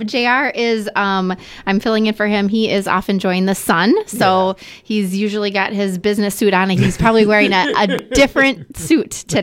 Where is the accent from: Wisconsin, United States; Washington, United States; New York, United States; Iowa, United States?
Wisconsin, United States; Wisconsin Rapids; I'm born and raised in the Wisconsin Rapids area. I am married and I have two children here.